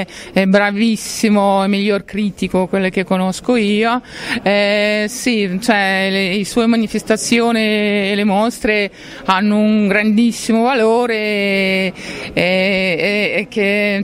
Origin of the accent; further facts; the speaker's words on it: Uzbekistan; Italian is a second language; now in Italy; Sì, sono russa uzbeka, vengo dal Uzbekistan, quasi 20 anni che sono qua, comunque sono già italiana, vivo nelle Marche al momento.